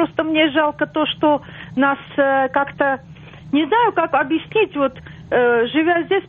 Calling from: Zevenbergen, North Brabant, Netherlands; Город, наверное, мало знаком, это рядом с с Роттердамом, маленький город, называется Зейвенбергхен.

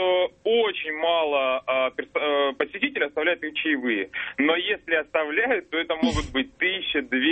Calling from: Moscow, Russia; я из Москвы звоню, мне 27 лет.

